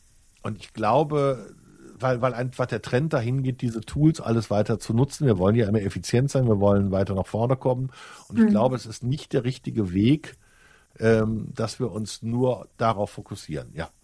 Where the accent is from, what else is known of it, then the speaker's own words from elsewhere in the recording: North Rhine-Westphalia, Germany; born there; Ich sage immer so gerne, ich bin auf Kohle geboren, auf Stahl getauft.